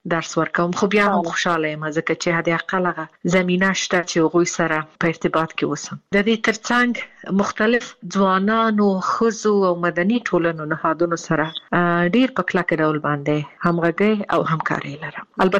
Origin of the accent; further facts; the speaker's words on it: Afghanistan; دا چې زه د افغانستان باندې یم، زه ورځې شمیرم چې زه بیرته کله خپل ملک ته ځم او بیرته خپل ټاټوبی خپل خلکو سره